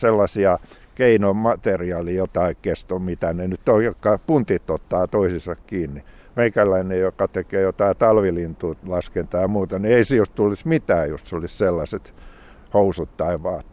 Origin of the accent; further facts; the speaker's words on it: Ohkola, Uusimaa, Finland; kotikylässäni Ohkolassa